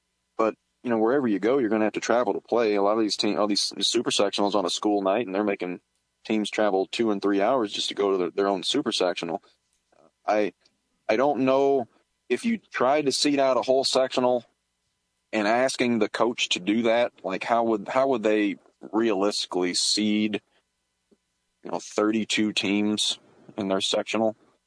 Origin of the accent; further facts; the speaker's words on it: Kentucky, United States; But when I grew up in Pulaski County, which is, you know, touching the Mississippi River, or the Ohio River, one of them.